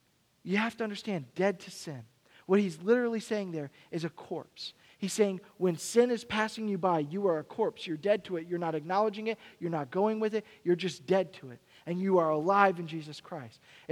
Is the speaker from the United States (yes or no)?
yes; Fort Myers, Florida, United States; moved away; also born or lived in Texas / Missouri / Colorado; I grew up in Fort Myers, Florida, at the beach all the time, you know, the beautiful ocean, sea breeze, and I didn't appreciate it until I left. And then I left in Texas, and I lived in Missouri and Colorado, and now here, I miss the ocean.